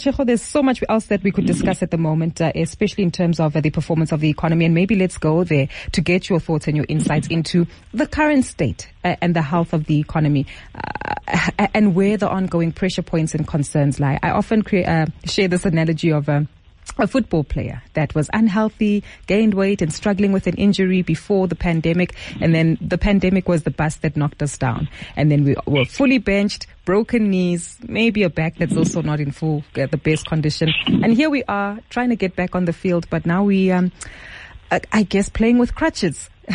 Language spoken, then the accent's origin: English; South Africa; So how should we position ourselves as South African households, especially in terms of tightening our belts?